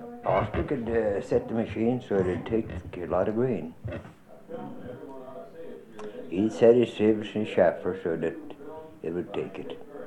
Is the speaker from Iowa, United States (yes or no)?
no; Vollmer, Idaho, United States; born there; No, I was born in Vollmer, Idaho. It was still Volmer when I was born.